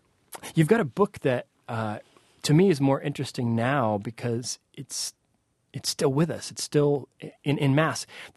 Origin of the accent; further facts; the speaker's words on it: New York, United States; I was raised in a home where I was raised in the Adirondack Mountains of New York. It's this forest preserve that's 6 million acres, but you're inside the park.